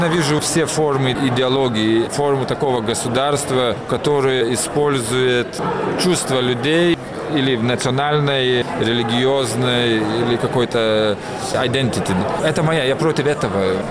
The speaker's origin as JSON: {"language": "Russian", "country": "Lithuania", "said": "Потому что я сам из Литвы."}